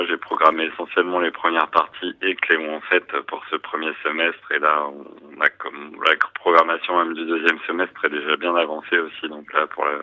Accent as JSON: {"language": "French", "town": "Paris", "region": "Île-de-France", "country": "France", "tie": "born there", "said": "Alors, je suis né à Paris, mais en effet, j'ai passé pas mal de temps en Bretagne"}